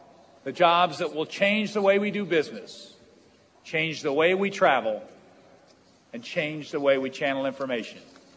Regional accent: DeSoto, Missouri, United States; I grew up in DeSoto, Missouri.

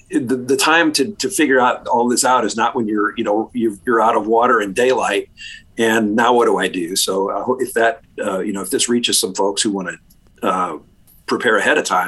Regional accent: Missouri, United States; I'm born and raised in Missouri

